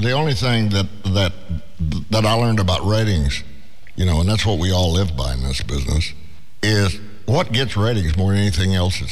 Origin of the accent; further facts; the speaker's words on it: San Antonio, Texas, United States; Well, I come from San Antonio, and I'm 23 years old, and boy, I'd do it